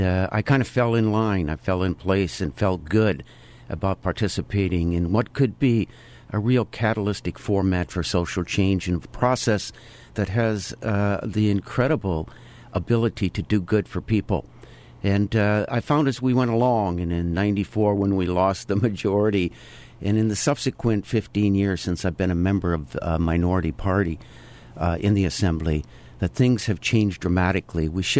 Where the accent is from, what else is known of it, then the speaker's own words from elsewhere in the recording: Wisconsin, United States; for the state assembly from what was then Price, Rusk, and Sawyer counties in northern Wisconsin, my hometown.